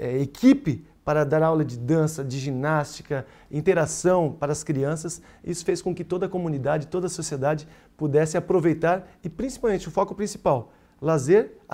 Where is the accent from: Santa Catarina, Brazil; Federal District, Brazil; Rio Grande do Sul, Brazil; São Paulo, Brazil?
Santa Catarina, Brazil; Joinville; Moro em Joinville, eu nasci em Joinville, né? Cresci, minha vida toda foi em Joinville e sou morador lá da cidade. Fico em Florianópolis 3 vezes na semana e aí retorno para Joinville